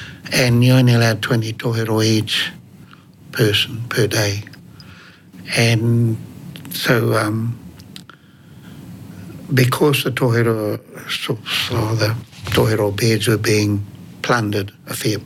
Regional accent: Mitimiti, Northland, New Zealand; first language Māori; English is a second language; Growing up in Mitimiti, Māori was my first language and my grandparents only spoke Māori, and so I learned Māori before I could speak really English.

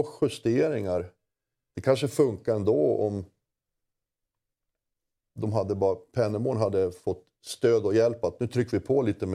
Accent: Luleå, Norrbotten County, Sweden; Jag kommer från Luleå.

